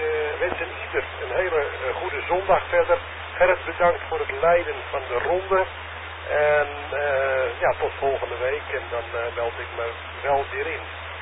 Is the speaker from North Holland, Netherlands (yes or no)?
yes; Amsterdam, North Holland, Netherlands; ik kom zelf ook uit Amsterdam, uit Nieuwendam, Amsterdam-Noord.